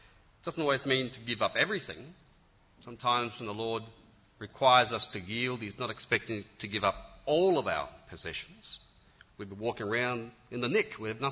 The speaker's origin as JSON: {"language": "English", "country": "Australia", "accent": "Australian", "said": "an Australian-American dictionary, because I think he was the only one who could really understand my accent."}